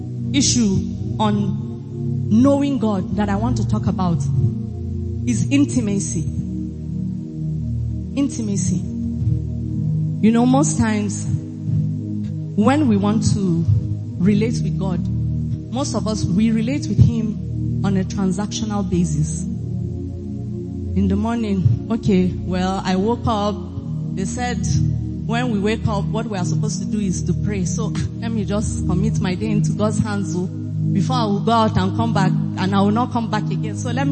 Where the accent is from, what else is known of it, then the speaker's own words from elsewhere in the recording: Maiduguri, Borno, Nigeria; I went to Unimed, part one and part two. So I am a full grown daughter of Maiduguri.